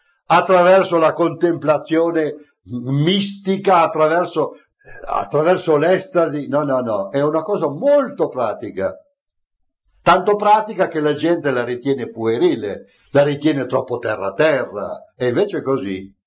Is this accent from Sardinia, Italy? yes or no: yes; Sardinia, Italy; Io mi ricordo, quando ero ragazzino in Sardegna, nelle campagne di Abbasanta, di Macomer, in altre campagne